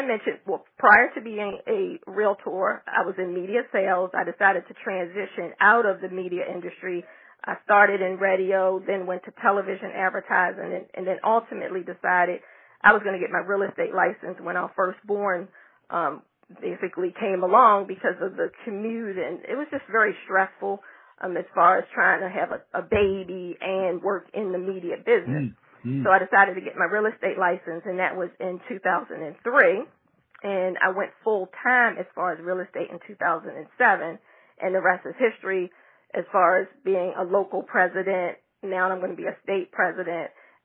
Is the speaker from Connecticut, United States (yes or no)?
no; Baltimore, Maryland, United States; actually in Baltimore, where that's my hometown. I'm from Baltimore. I love Baltimore.